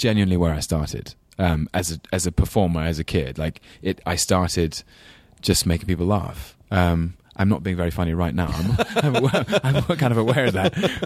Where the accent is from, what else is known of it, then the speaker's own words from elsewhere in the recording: London, United Kingdom; accent: English London accent; Used to call him up on Sundays with my very English London accent, say, how are you, Grandpa?